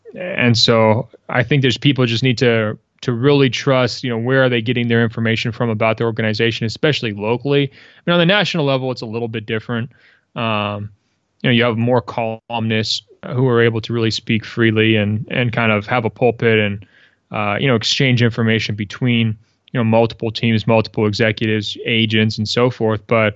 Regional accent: Portland, United States; I'm from Portland originally.

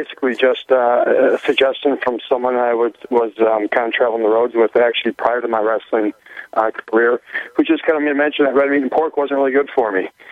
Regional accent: Wisconsin, United States; I grew up in Wisconsin. My grandparents had a farm.

